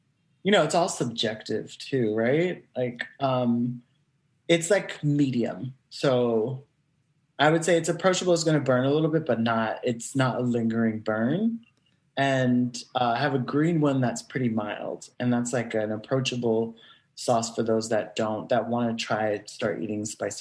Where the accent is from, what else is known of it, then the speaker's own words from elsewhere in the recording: New York City, New York, United States; about who I am as a New Yorker and as a performer.